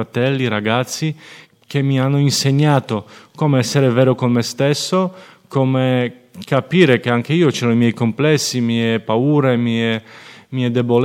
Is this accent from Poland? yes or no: yes; Poland; Italian is a second language; di origine sono polacco, è così